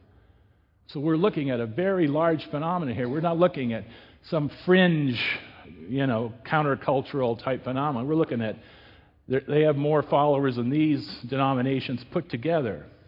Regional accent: Salem, Oregon, United States; It is the bookstore in my hometown, Salem, Oregon, Borders.

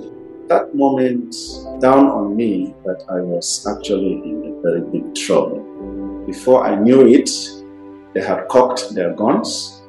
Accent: Plateau, Nigeria; I come from Plateau State, Nigeria. I've been a pastor with the Church of Christ in Nations, Kokin.

